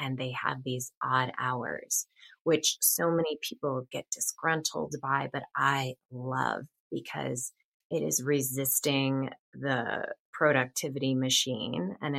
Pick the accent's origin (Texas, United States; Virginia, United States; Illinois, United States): Illinois, United States; Chicago; So I was raised in Chicago. I don't live in Chicago anymore. I live in Florida, but we just moved 2 years ago.